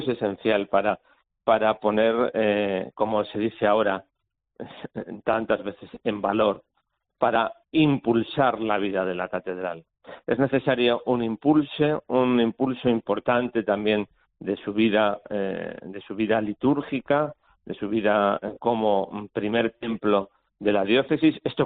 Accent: Valladolid, Castile and León, Spain; Sinceramente, como vallisoletano, como historiador

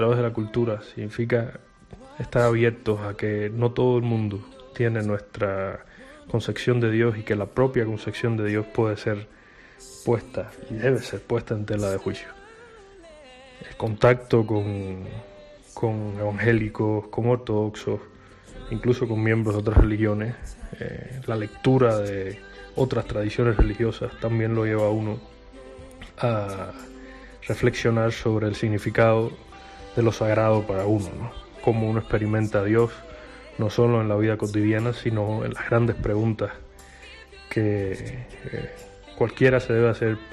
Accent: Cuba; moved away as an adult; now in Salamanca, Spain; soy escritor, periodista y cubano. Salí de mi país hace alrededor de 3 años y desde entonces vivo en Salamanca. En mi país trabajaba en una biblioteca diocesana, en el centro de Cuba

